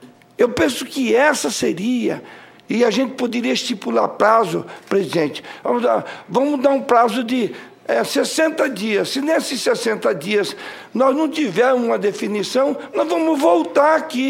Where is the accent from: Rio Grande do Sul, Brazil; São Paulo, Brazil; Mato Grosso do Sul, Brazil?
Mato Grosso do Sul, Brazil; eu sou do Mato Grosso do Sul